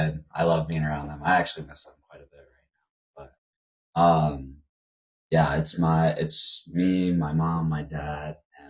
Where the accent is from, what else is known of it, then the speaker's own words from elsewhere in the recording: Rogers, Minnesota, United States; I'm from Rogers, Minnesota. I've lived there for about a year now.